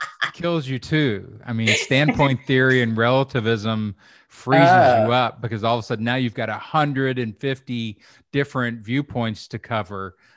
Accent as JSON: {"language": "English", "town": "Louisville", "region": "Kentucky", "country": "United States", "said": "You know, I came from Louisville and it's named after a French king, but it's incredibly German and it has a lot of Irish."}